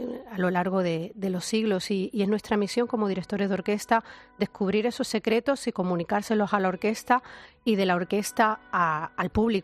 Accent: Linares, Andalusia, Spain; en casa de unas tías mías en Linares, en Jaén, de donde yo soy.

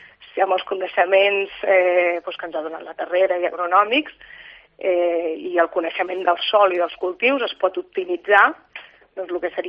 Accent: Puigcerdà, Catalonia, Spain; born there; moved away as an adult; now in Lleida, Spain; Jo vaig néixer a Puigcerdà, a la Cerdanya, i vaig venir a estudiar aquí a Lleida, primer forestals, després agrònom.

